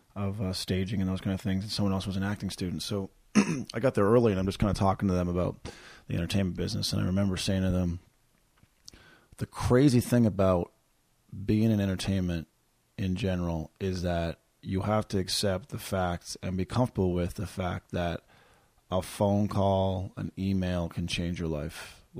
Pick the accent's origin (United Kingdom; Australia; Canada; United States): Canada; Corner Brook, Newfoundland and Labrador; Ironically, I was in my hometown of Corner Brook a little over a month ago